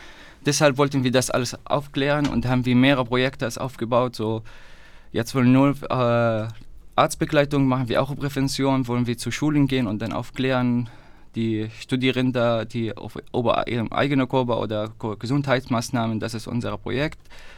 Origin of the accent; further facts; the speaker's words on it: Syria; German is a second language; now in Germany; Ich komme also selber aus Syrien, deshalb heute der Tag liegt bei mir am Herzen sozusagen.